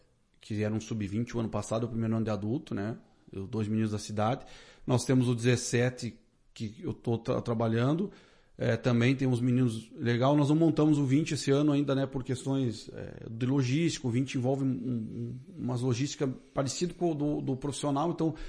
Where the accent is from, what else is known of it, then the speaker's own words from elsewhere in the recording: Lagoa Vermelha, Rio Grande do Sul, Brazil; eu sou de Lagoa Vermelha, hoje trabalho no Ibira